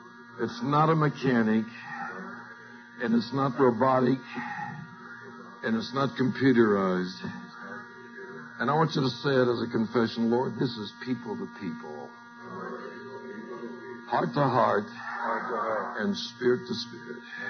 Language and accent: English; California, United States; I come from California, and I hate to tell people I'm from California